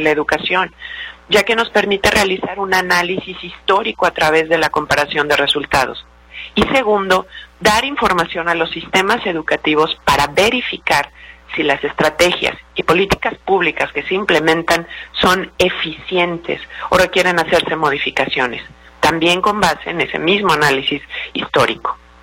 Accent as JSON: {"language": "Spanish", "country": "Mexico", "said": "lo cual debería preocuparnos a todos los ciudadanos como mexicanos"}